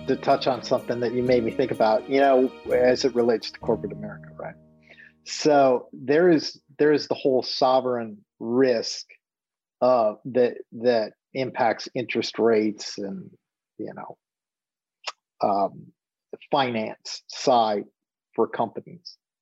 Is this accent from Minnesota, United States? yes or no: yes; Minneapolis, Minnesota, United States; I'm from Minneapolis, St. Paul area.